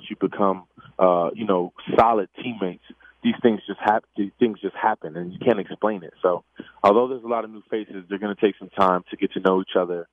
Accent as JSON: {"language": "English", "region": "New York", "country": "United States", "tie": "born or raised there", "said": "I'm born and raised in New York, New Jersey area. That nice, flat, long pizza is what I grew up on."}